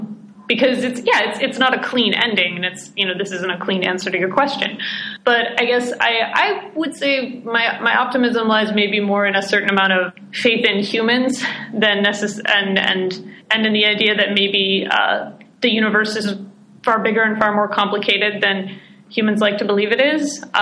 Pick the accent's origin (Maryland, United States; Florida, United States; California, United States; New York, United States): California, United States; And I mean, I grew up in Silicon Valley.